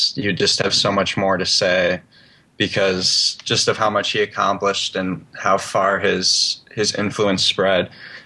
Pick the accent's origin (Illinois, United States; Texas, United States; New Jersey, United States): Illinois, United States; Chicago; And more personally, I grew up in Chicago.